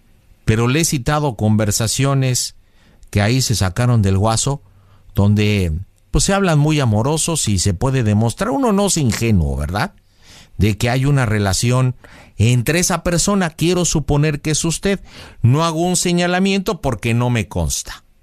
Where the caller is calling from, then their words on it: Ciudad Nezahualcóyotl, State of Mexico, Mexico; soy el padre de Luz acá de la Ciudad de México, de Ciudad Neza.